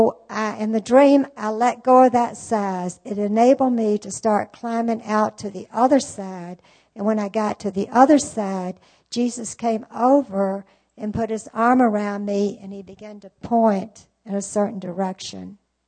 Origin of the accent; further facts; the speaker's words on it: the South, United States; moved away as an adult; I'm from the South, and I've been up here 50 years. But when I had to leave my family, and I didn't want to live up here to start